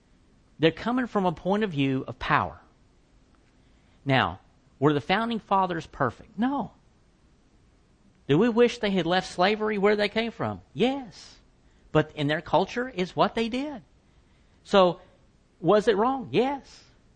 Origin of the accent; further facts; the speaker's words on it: the South, United States; because I'm a Southerner and that's what we do.